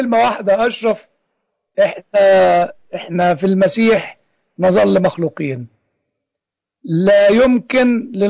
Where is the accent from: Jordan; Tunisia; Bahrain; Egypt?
Egypt; ما حصلش ولم يكتب عندنا في مصر ولا سطر واحد